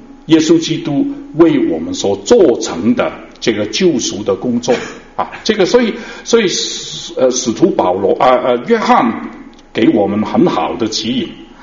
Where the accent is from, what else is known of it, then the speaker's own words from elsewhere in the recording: China; 特别是我们中国人，我们来自中国的背景的因为我们今天来自中国的背景